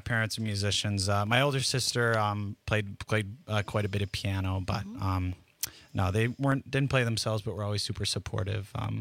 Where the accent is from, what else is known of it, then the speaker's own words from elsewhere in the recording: Whitefish Bay, Wisconsin, United States; Whitefish Bay suburb up there. So, yeah, that's where I'm from. Grew up my whole life there.